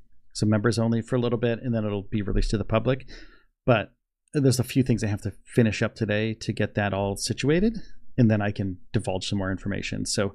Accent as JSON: {"language": "English", "region": "Northeast", "country": "United States", "said": "I'm from the Northeast."}